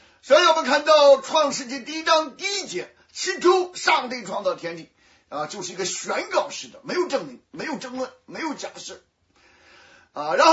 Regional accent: China; 那是整个的我们中国人讲的三观啊，人生观、价值观啊、世界观啊

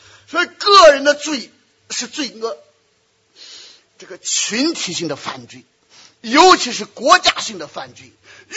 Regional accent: China; 所以我们中国人的格言中有句话

